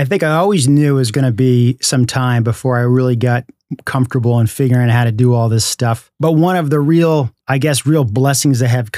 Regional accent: New Canaan, Connecticut, United States; also born or lived in New York; I was born in New York, but we moved out to Connecticut in the mid-70s. And so mostly I've spent the majority of my life growing up in Connecticut in a town called New Canaan

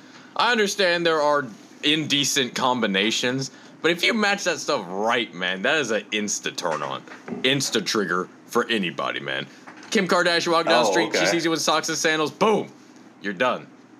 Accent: South Carolina, United States; Let's just say that I'm from South Carolina. The end.

